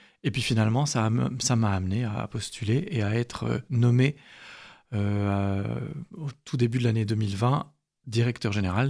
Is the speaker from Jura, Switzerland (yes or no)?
no; Geneva, Switzerland; Donc j'ai grandi à Genève, comme je l'ai dit, je crois.